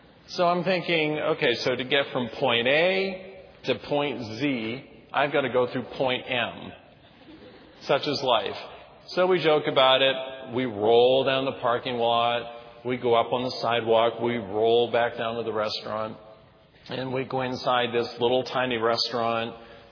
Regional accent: Maine, United States; I'm from Maine, for those of you that don't know.

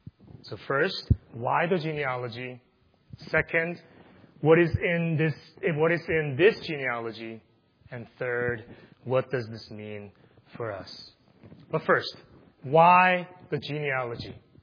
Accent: South Korea; Even when I came from South Korea, genealogy used to be a much more important, but now it is not the case.

